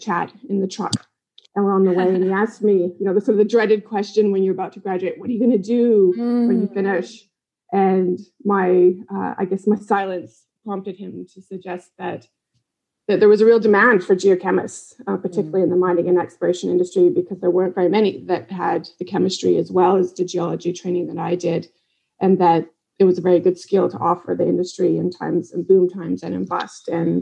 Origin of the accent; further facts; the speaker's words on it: Canada; So growing up in Canada, too, I spent a lot of my childhood in the outdoors, and I developed a real love for the outdoors.